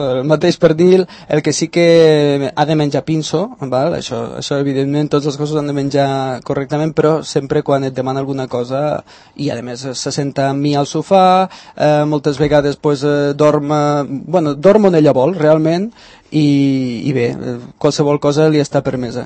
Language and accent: Catalan; Lleida, Catalonia, Spain; now in Barcelona, Spain; Jo sóc de Lleida, com s'ha notat una mica l'accent, i bé, vaig vindre aquí a Barcelona